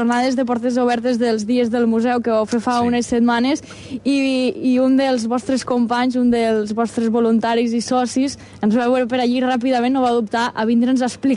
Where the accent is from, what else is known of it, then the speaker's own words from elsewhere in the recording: Móra la Nova, Catalonia, Spain; Jo el sentia des de la meva casa, també, que soc de Móra la Nova